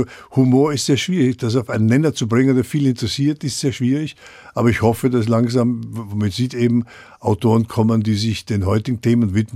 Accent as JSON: {"language": "German", "region": "Vienna", "country": "Austria", "said": "Nur komme ich aus Wien, ich bin ja Wiener."}